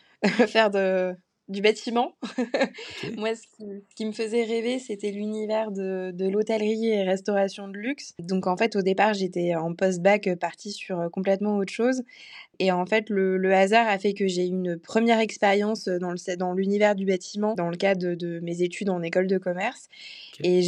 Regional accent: Grand Est, France; Et je suis originaire de Lorraine, là où est le siège social et là où a commencé l'aventure de Semain en 1838.

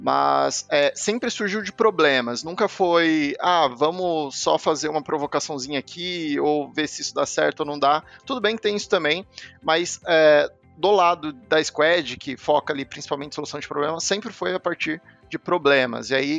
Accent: São José dos Campos, São Paulo, Brazil; now in Guarulhos, Brazil; Eu moro em Guarulhos, mas sou natural de São José dos Campos. Sou recém-casado

